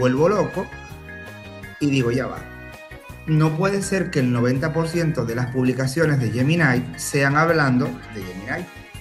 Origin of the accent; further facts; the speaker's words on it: Canary Islands, Spain; now in Venezuela; Resido en Venezuela, resido sí, cerca de Caracas. Soy español, soy de Canarias.